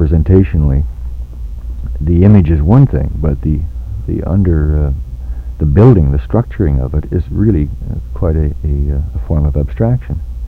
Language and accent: English; Sault Ste. Marie, Ontario, Canada; when I came down from Sault Ste. Marie to Toronto, the age of 18, to become a student at the art college.